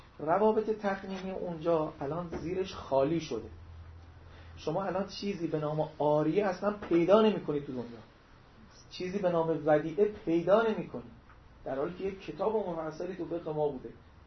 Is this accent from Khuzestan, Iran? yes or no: yes; Khuzestan, Iran; من بچه خوزستانم،